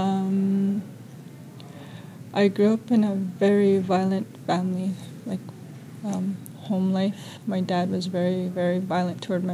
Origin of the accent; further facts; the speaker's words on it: Winnipeg, Manitoba, Canada; I'm from Canada, Winnipeg, Manitoba.